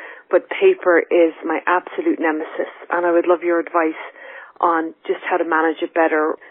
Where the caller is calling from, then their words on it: Dublin, Leinster, Ireland; I'm calling from Dublin in Ireland.